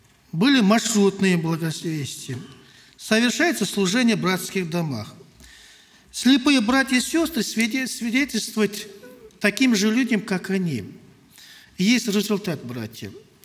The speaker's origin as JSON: {"language": "Russian", "country": "Kazakhstan", "said": "мы, казахи любят бешпармачить, мясо кушать."}